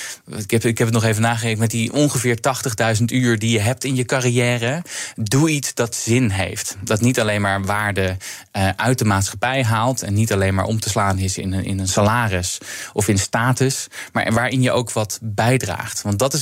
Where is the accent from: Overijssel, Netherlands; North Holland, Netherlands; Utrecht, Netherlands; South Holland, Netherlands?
North Holland, Netherlands; Haarlem; met een lokale partij in Haarlem, waar ik vandaan kom.